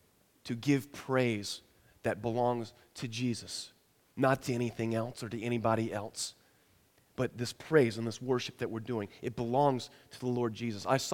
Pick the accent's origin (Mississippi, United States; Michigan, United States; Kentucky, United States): Kentucky, United States; they had gotten me KFC because they knew that I was from Kentucky.